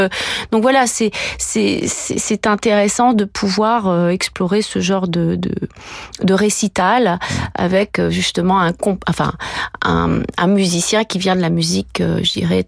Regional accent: Brittany, France; je suis, vous savez, je suis bretonne, hein. Donc évidemment, ça rôde autour de moi tout l'esprit celtique.

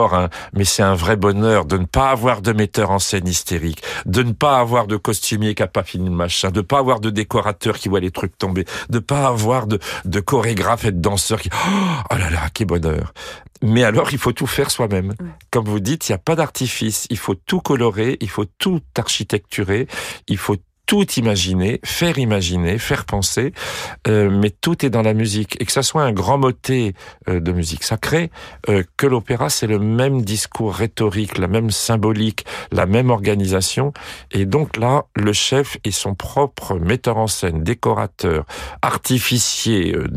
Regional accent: France; c'est un gros boulot de chanter français quand même, même si on est français.

